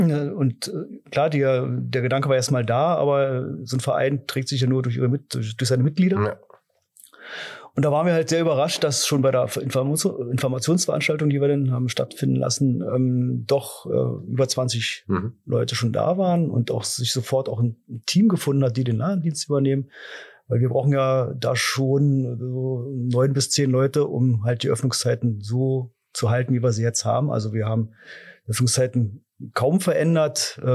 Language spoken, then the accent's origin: German; Berlin, Germany; ich komme ja aus Berlin und wohne jetzt erst seit knapp etwas über 2 Jahren hier.